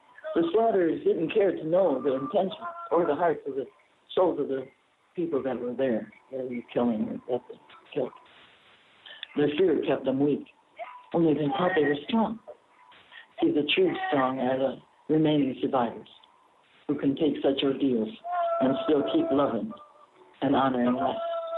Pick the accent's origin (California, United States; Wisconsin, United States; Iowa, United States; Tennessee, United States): Wisconsin, United States; I mentioned I was from Wisconsin